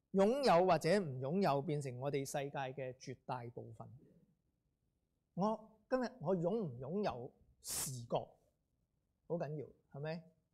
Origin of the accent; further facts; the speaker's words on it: California, United States; 如果在美國，我來自加州